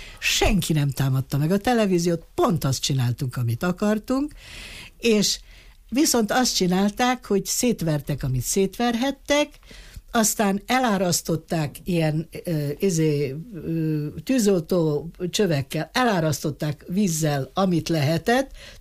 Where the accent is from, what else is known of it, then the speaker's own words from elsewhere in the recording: Bistrița-Năsăud, Romania; természetesen az én szülőföldemen, hát azt ismertem, illetve ott tudtam legalább azt, hogy mit nem tudok. Tudod? Arról a Betlenről, Besztercéről, stb.